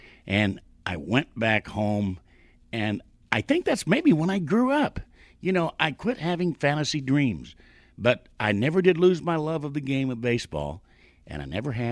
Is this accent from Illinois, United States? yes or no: no; Princeton, Indiana, United States; My hometown is a little town of about 7,000 people in southern Indiana, Princeton, Indiana.